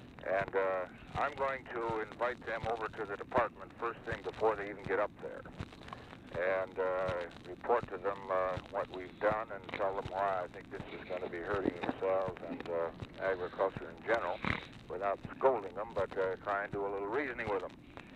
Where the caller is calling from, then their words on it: Dallas, Texas, United States; I'm calling you from Dallas now.